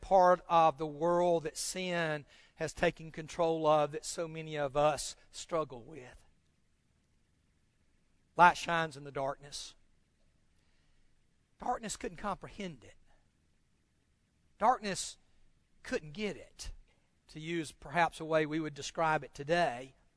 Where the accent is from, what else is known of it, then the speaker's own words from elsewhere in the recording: Ripley, United States; We were visiting back in my hometown of Ripley, and we'd come up on a four-way stop.